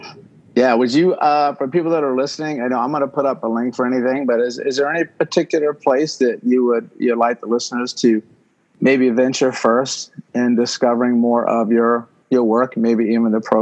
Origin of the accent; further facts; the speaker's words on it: Martinsville, Virginia, United States; I'm actually from Virginia. I grew up in Martinsville, Virginia.